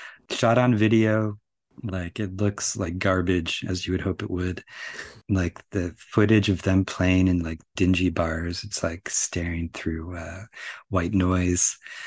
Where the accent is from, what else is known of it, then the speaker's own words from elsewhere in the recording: Buffalo, New York, United States; I grew up in Buffalo, suburbs of Buffalo, to be clear. Born in 81